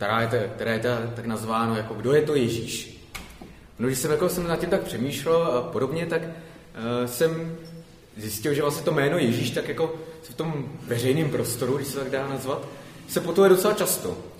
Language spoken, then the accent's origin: Czech; Prague, Czechia; jsem z Prahy a tak dále